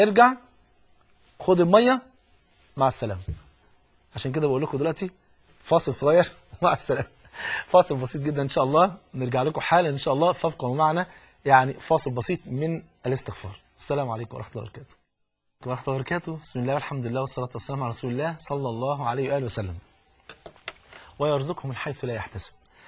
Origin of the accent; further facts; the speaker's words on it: Egypt; زي ما بيقولوا كده المثل البلد عندنا في مصر